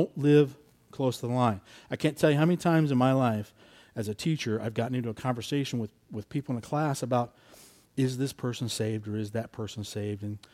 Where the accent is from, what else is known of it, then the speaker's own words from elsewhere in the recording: Iowa, United States; We're from Iowa originally. And so we knew nobody out there.